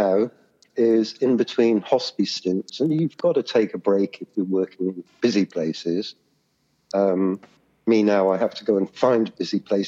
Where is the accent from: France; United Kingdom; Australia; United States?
United Kingdom; And I find that people at home, my home country, UK, one or two really want to know